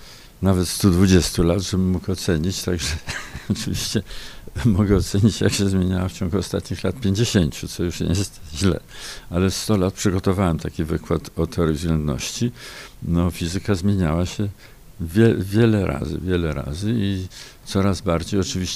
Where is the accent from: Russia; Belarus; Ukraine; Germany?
Russia; Moscow; dzieciństwo spędziłem w Moskwie, bo mój ojciec pracował w ambasadzie